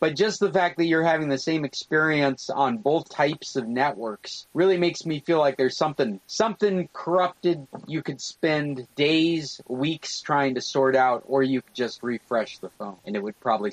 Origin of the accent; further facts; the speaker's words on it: Northwest, United States; I grew up in the Northwest.